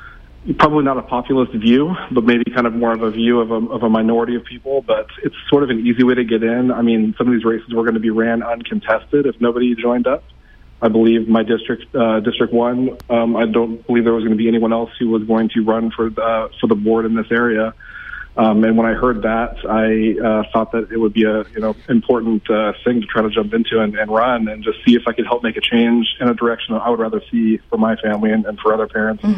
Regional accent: Chico, California, United States; So I'm a Chico native. You're born and raised in Chico. I've been here my whole life.

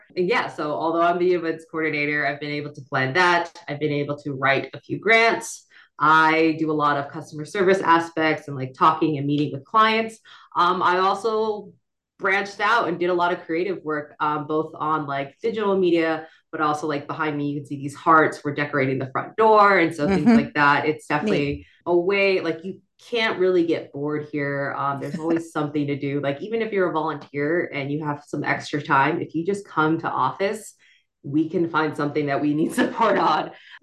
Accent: California, United States; also born or lived in East Coast; now in Chico, United States; And born and raised in California, spent some time on the East Coast though. And after lockdown, after the hiatus of the pandemic, decided I wanted to come back to California and found my way to Chico.

